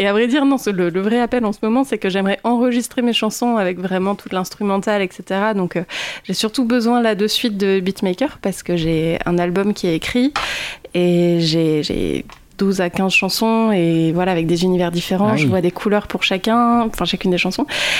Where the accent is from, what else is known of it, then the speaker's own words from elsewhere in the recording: Réunion, France; now in La Rochelle, France; J'ai grandi à La Réunion, mais du coup, j'habite d'accord. à La Rochelle depuis 6 ans, donc je me sens chez moi maintenant.